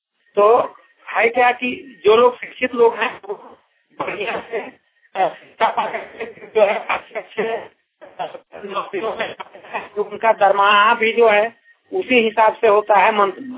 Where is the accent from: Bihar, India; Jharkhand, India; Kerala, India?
Jharkhand, India; Jagdishpur; और मैं हजारीबाग जिले के ग्राम जगदीशपुर पोस्ट जगदीशपुर प्रखंड सदर जिला हजारीबाग का रहने वाला हूं।